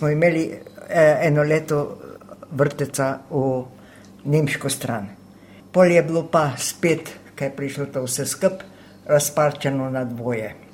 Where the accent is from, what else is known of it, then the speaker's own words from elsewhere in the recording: Stari trg ob Kolpi, White Carniola, Slovenia; Jaz sem iz Belokrajne, iz Čeple, Stari trg ob Kolpi. Samo greš čez Kolpo, pa si na hrvaško stran.